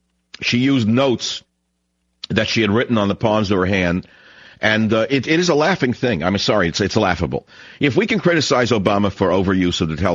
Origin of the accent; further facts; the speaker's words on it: United States; Well, I'm not a great American. I am an American with very strong opinions